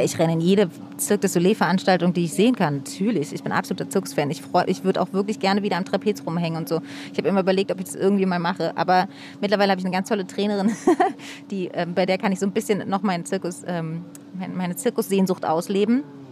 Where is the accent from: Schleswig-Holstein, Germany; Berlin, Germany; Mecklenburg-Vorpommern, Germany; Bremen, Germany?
Berlin, Germany; ich bin in der Mitte groß geworden, aber Mitte war damals ja noch was ganz anderes. Das muss, also es war einfach hinter der Mauer und dann kurz nach der Mauer war es jetzt noch nicht so voll wie heute und auch irgendwie ganz anders.